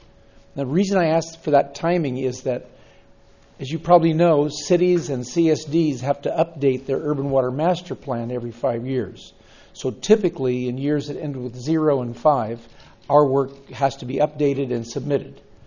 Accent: Nipomo, California, United States; I'm from Napomo, and I chair your Water Resource Advisory Committee.

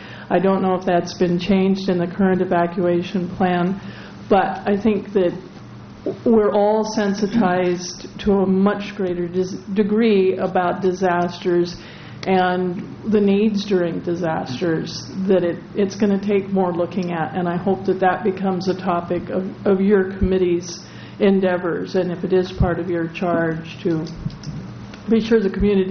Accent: Morro Bay, California, United States; AGP Video, resident of Morro Bay. I wasn't able to get up yesterday to welcome you to my hometown

